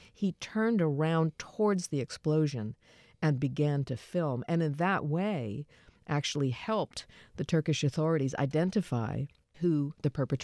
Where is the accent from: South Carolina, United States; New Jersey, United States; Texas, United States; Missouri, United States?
New Jersey, United States; also born or lived in Florida; I grew up in New Jersey and in Florida.